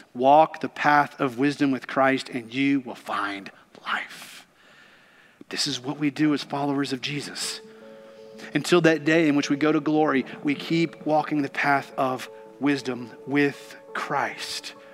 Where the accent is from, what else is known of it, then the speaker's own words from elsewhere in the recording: Kentucky, United States; Growing up in Kentucky, I got to be around racehorses quite a bit